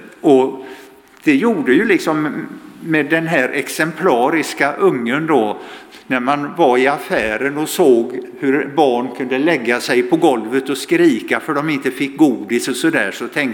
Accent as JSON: {"language": "Swedish", "town": "Gothenburg", "region": "Västra Götaland County", "country": "Sweden", "said": "Och jag är född göteborgare, och även om jag har bott större delen av mitt liv på andra orter så är jag fortfarande göteborgare."}